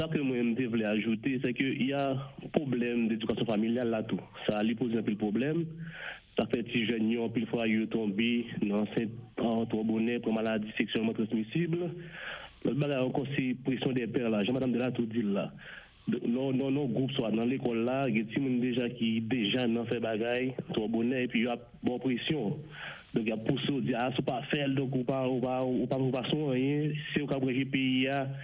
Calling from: Pétionville, Ouest, Haiti; Je suis côté de Pétionville.

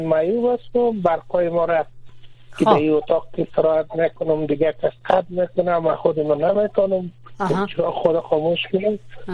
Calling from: Kabul, Afghanistan; از کابل هستم محترم.

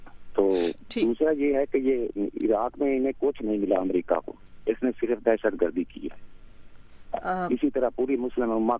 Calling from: Punjab, Pakistan; میں بالنور پنجاب سے بات کر رہا

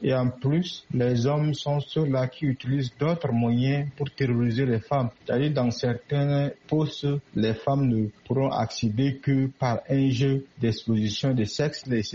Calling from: Abéché, Ouaddaï, Chad; Je suis à Abéché, à l'est du Tchad.

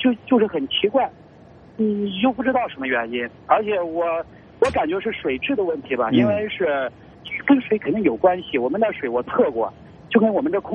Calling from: Shaanxi, China; 我的老家是在我们西北这儿有一个就中等的城市，然后我的老家离这个城市有不到30里的路，就是农村嘛，我们那儿应该是环境比较好，空气比较好

